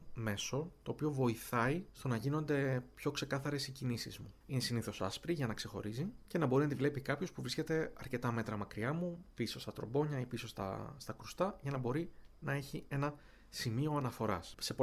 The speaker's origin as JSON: {"language": "Greek", "town": "Thessaloniki", "region": "Central Macedonia", "country": "Greece", "tie": "born or raised there", "lives_now": "Vienna, Austria", "said": "Ως Θεσσαλονικιός μεγάλωσα με τον Ερωτικό"}